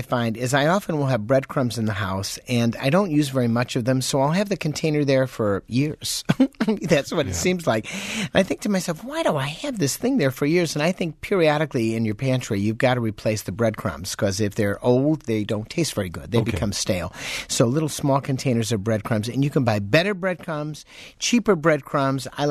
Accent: Chicago, Illinois, United States; when I go back to my hometown of Chicago

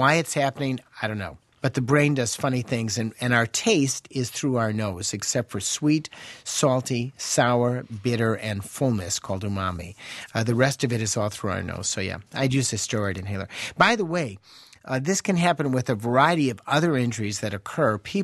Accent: Chicago, Illinois, United States; I am from Chicago.

